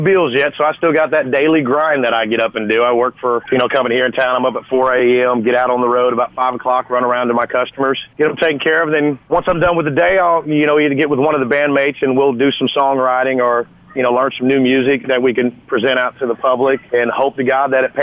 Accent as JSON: {"language": "English", "region": "Oklahoma", "country": "United States", "tie": "born or raised there", "said": "I'm born and raised in Oklahoma, so Red Dirt is, that's just part of our culture up there."}